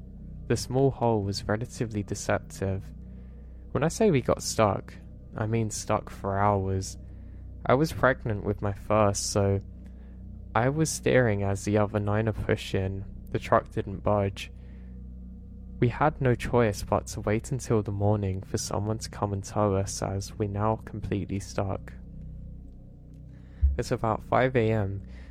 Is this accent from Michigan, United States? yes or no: no; West Palm Beach, Florida, United States; I grew up in West Palm Beach.